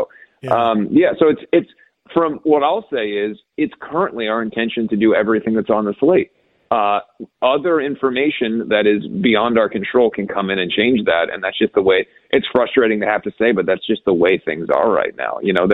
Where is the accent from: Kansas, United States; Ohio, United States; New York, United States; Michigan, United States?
Ohio, United States; born or raised there